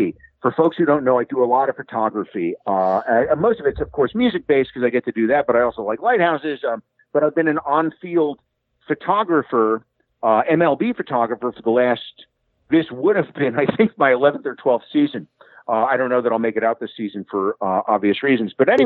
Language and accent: English; Newark, New Jersey, United States; Family, we're from Newark, New Jersey originally. My cousin's still up in that area.